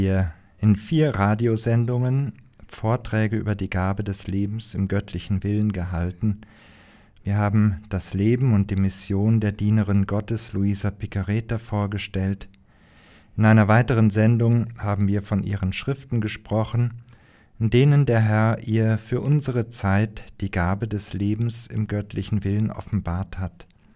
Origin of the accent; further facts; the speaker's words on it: Germany; ich komme aus Deutschland